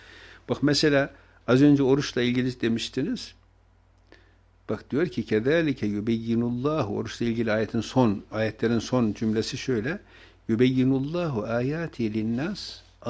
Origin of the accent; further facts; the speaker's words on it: Tortum, Erzurum, Turkey; Bizim köyden birisi işte Erzurum'da yani Tortum kazası.